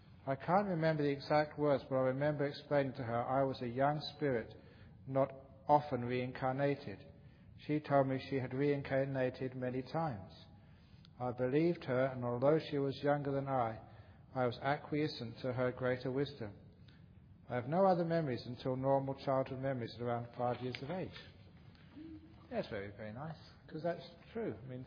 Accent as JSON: {"language": "English", "region": "England", "country": "United Kingdom", "tie": "born there", "said": "Yeah, I want, like, you know, the English top hats, because I was born in England."}